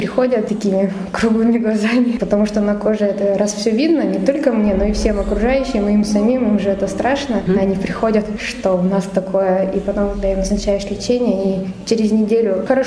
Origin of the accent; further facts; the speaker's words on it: Kurgan, Kurgan Oblast, Russia; Из Кургана.